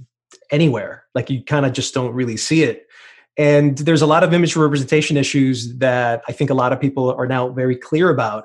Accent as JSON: {"language": "English", "country": "Colombia", "lives_now": "United States", "said": "I'm Colombian American."}